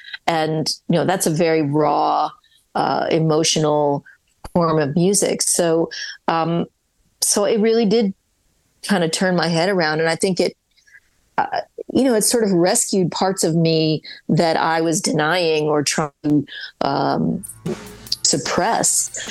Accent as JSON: {"language": "English", "region": "Kentucky", "country": "United States", "tie": "born or raised there", "said": "to a kid growing up in Kentucky, that all seemed like it was happening in some other, you know, world that I would never have any access to."}